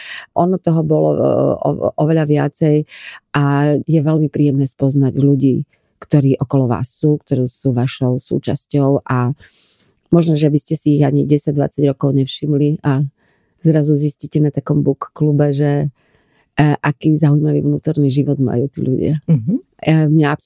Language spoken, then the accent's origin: Slovak; Bratislava, Bratislava Region, Slovakia; ja milujem Bratislavu, je to moje rodné mesto, som tu rada